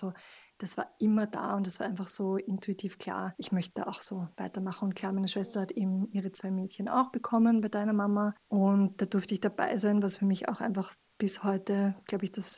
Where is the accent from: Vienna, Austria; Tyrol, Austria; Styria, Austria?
Vienna, Austria; now in Burgersdorf, Austria; Ich bin in Wien aufgewachsen und wohne jetzt mittlerweile mit meinem Mann in Burgersdorf draußen.